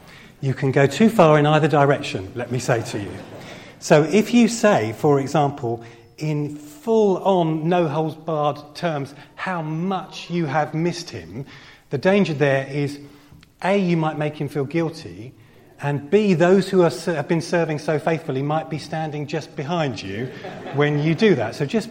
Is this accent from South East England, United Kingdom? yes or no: yes; Chichester, South East England, United Kingdom; As Piero said, I'm from Chichester. Chichester's about 30 miles away.